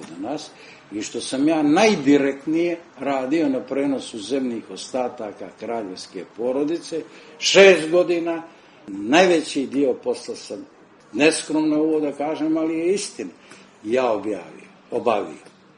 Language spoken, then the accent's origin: Serbian; Cetinje, Montenegro; Dva grada koja ja najviše volim, to je Cetinje kao moj rodni grad, tu sam najveći dio života proveo